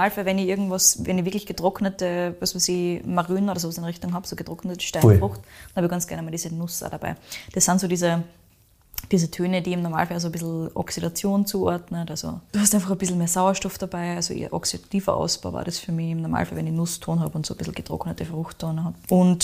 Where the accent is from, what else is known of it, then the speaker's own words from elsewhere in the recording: Austria; weil ich weiß nicht, was bei uns in Österreich für Rebsorten so fische Farbe macht